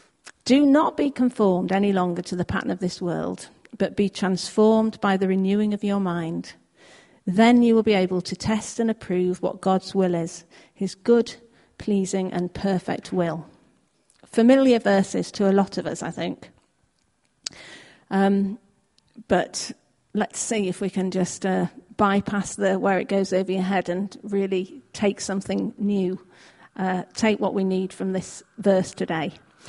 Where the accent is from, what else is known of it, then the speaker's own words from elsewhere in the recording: Yorkshire and the Humber, United Kingdom; accent: Yorkshire; Well, I feel like I have to talk in a Yorkshire accent now, having been introduced as a Yorkshire woman.